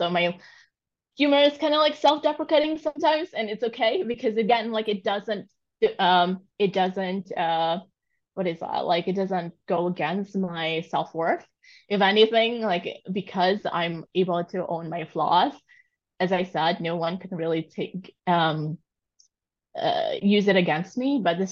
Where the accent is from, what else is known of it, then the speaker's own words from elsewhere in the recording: New York, United States; But I grew up in New York and my parents absolutely love antiques.